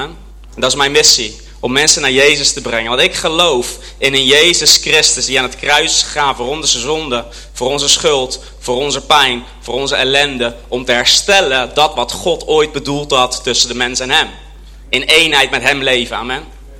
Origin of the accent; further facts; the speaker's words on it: Tienhoven aan de Lek, Utrecht, Netherlands; Ik kom dus uit Tienhoven aan de Lek. Wie weet waar dat ligt? Ja, 3 mensen. Dat is hartstikke goed. 700 inwoners. Het ligt tussen Utrecht en Rotterdam in. Aan de Lek. Prachtig mooi plekje.